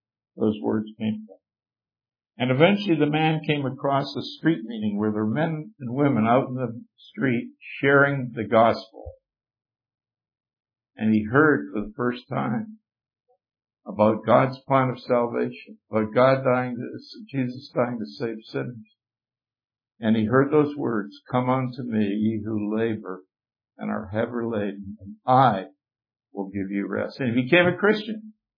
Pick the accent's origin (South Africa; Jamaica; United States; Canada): Canada; back when I was growing up in Canada